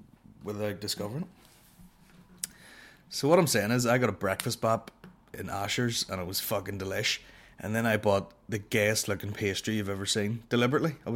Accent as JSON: {"language": "English", "region": "Northern Ireland", "country": "United Kingdom", "said": "I'm from Northern Ireland. This podcast is broadcast from Northern Ireland."}